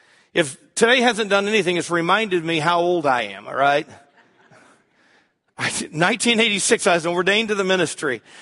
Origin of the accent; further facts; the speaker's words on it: St. Louis, Missouri, United States; We knew it was a little city that was west of St. Louis County, and I grew up in St. Louis, but I hadn't been there for years because I'd been pastoring.